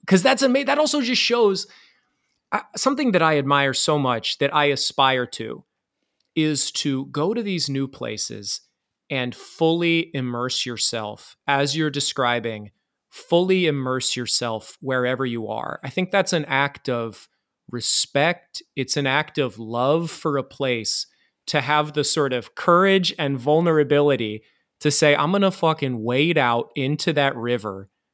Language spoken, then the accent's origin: English; Iowa, United States; now in New York City, United States; I grew up in Iowa, and now I live in New York City.